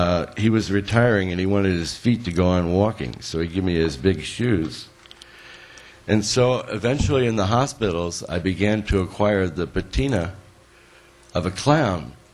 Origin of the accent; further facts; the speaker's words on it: Connecticut, United States; Now, I grew up in Connecticut. I used to ski a lot.